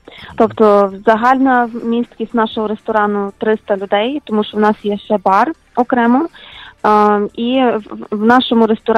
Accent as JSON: {"language": "Ukrainian", "town": "Lviv", "region": "Lviv Oblast", "country": "Ukraine", "lives_now": "United States", "said": "Мій батько мав ресторан в Україні, ми зі Львова."}